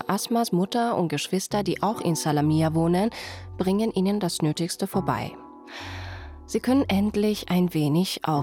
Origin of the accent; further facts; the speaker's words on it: Iran; German is a second language; moved away as an adult; now in Germany; Ich habe mein Heimatland Iran am 1. Januar 2004 verlassen. Da war ich 20.